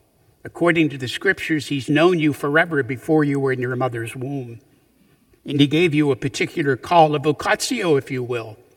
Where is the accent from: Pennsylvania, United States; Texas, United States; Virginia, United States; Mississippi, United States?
Pennsylvania, United States; Punxsutawney; When I was growing up in Punxsutawney, Pennsylvania, and was about 8 years old, my brother was 5 years older